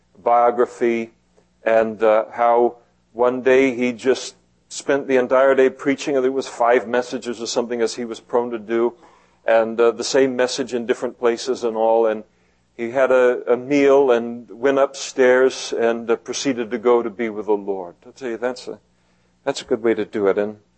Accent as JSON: {"language": "English", "region": "Scotland", "country": "United Kingdom", "said": "I'm Scottish."}